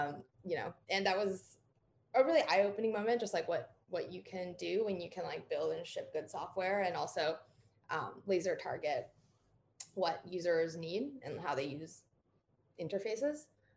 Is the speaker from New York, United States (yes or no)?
yes; New York, United States; I grew up in New York State and I went to school in California at Berkeley